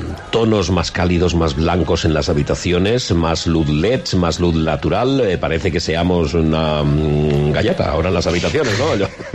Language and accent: Spanish; Valencian Community, Spain; los que no somos ni de la comarca del Baix Maestrat, ¿no? Que venimos de La Plana